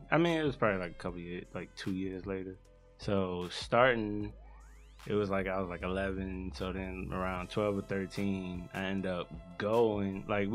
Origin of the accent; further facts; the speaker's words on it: Newark, New Jersey, United States; also born or lived in Virginia; So, I was born in Newark, New Jersey, the Brick City, as most call it. I was raised by a single mother and another sibling, my sister. We kind of moved back and forth on my life from Virginia to Jersey.